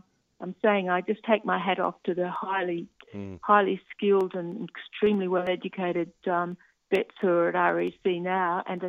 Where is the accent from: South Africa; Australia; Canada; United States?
Australia; Gosford, New South Wales; I went to school in Sydney, but I come from the Central Coast. I'm sort of fourth generation of a bunch of doctors in Gosford, and that's where I come from.